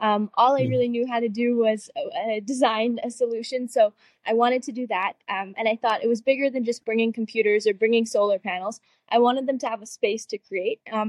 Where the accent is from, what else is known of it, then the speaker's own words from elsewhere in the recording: Vancouver, British Columbia, Canada; I am 19 years old and I'm from Vancouver, Canada.